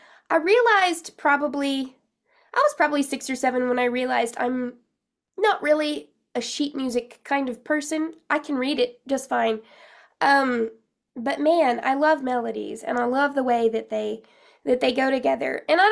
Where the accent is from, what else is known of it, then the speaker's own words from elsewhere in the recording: New Mexico, United States; Because we lived in New Mexico. I grew up in New Mexico.